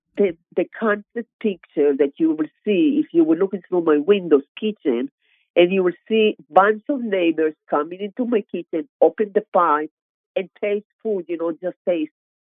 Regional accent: Israel; English is a second language; because obviously I have a different accent. So, yes. Of course, Mr. Bob Hope asked, where are you from? And I said, I'm from Israel.

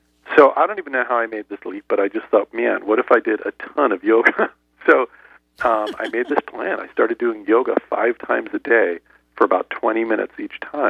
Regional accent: New Jersey, United States; So I grew up in New Jersey, and I was a really hardworking kid

